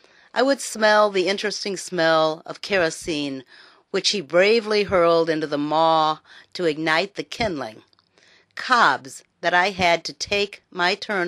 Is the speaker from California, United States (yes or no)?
no; Arkansas, United States; also born or lived in Illinois; I grew up on farms in Arkansas and Illinois.